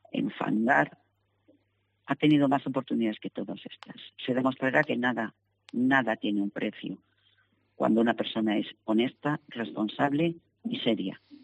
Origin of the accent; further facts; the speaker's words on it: Castile, Spain; vamos a aprovechar un refrán muy bueno de que somos castellanos